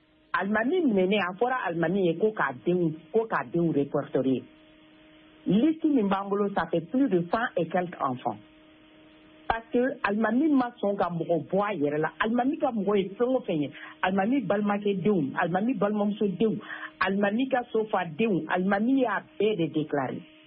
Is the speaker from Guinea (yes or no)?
no; Mali; born there; Je suis née au Mali.